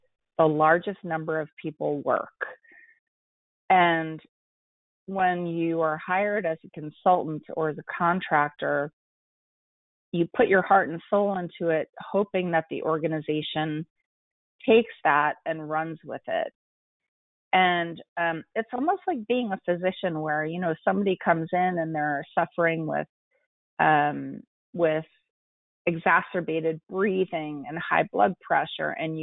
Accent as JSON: {"language": "English", "town": "Washington", "region": "District of Columbia", "country": "United States", "tie": "born or raised there", "said": "So Washington, D.C. is my hometown."}